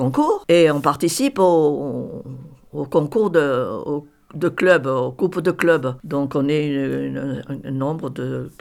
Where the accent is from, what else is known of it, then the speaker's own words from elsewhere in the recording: Saint-Crépin-d'Auberoche, Nouvelle-Aquitaine, France; Moi, j'ai toujours entendu parler, l'occitan. Autour de moi. Je vous dis, je suis de Saint-Crépin-d'Aubroche, mes parents étaient natifs de là.